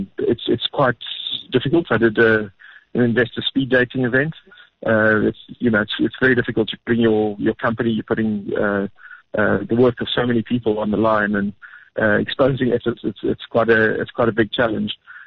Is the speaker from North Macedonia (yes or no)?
no; South Africa; But because, as a South African, house business, we're doing okay.